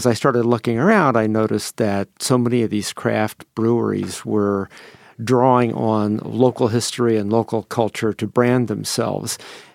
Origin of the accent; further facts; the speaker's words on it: Dayton, Ohio, United States; born there; Well, I've always had an interest in Dayton's history. I was born in Dayton